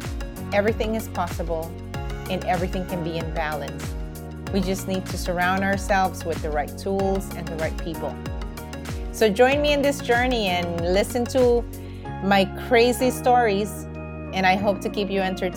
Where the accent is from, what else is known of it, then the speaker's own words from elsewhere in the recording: Miami, Florida, United States; moved away as an adult; also born or lived in New York; now in France; I am a girl from Honduras, born in New York, but was raised in Miami since the age of 12. And then at age 42, I got a crazy idea with my husband to move to the south of France.